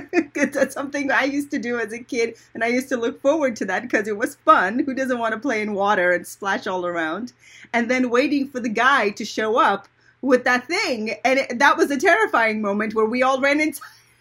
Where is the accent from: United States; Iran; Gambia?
Iran; I actually grew up in Iran. I don't know if you know this, but I grew up in Iran